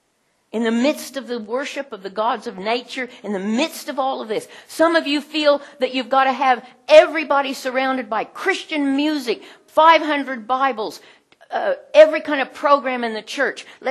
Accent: Oklahoma, United States; This is Oklahoma flag. I grew up in Oklahoma.

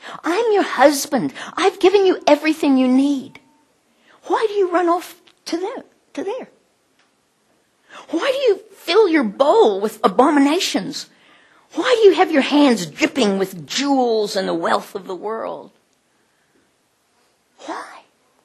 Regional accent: United States; I can say that because I'm an American.

